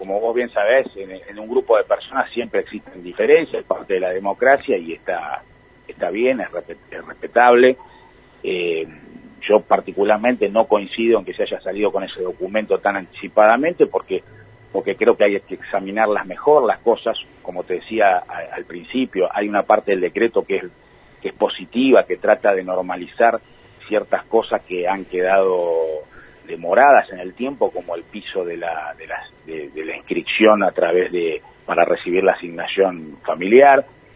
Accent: Patagonia, Argentina; porque nosotros somos patagónicos, vivimos acá y representamos a la provincia y por supuesto a la Patagonia

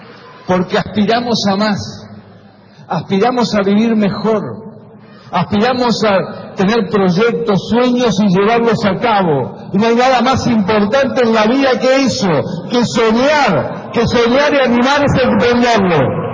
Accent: Argentina; Y como argentino, siento una profunda emoción de ver lo que estamos logrando juntos.

